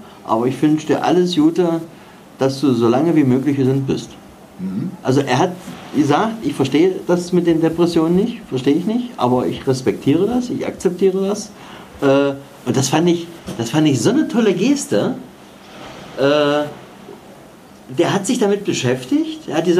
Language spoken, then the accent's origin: German; East Germany, Germany; Ich komme ja aus dem Osten, also da ist das noch ein bisschen anders.